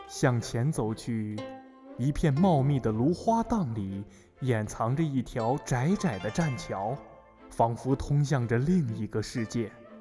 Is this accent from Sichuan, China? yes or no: no; Ningxia, China; 身为一个土生土长的宁夏人，居然不知道有这段历史，实属不该啊。